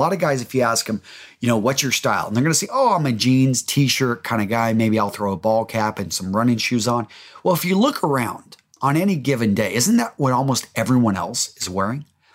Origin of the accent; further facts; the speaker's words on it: Texas, United States; growing up in West Texas, I think it was when I had to actually be responsible for others.